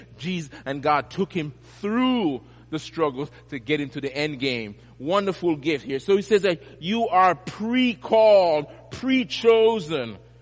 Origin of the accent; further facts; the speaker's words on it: Jamaica; back in the day when I was growing up in Jamaica